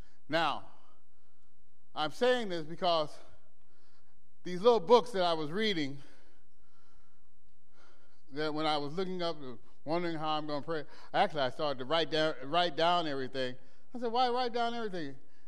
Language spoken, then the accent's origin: English; Los Angeles, California, United States; born there; I was born in Los Angeles, California.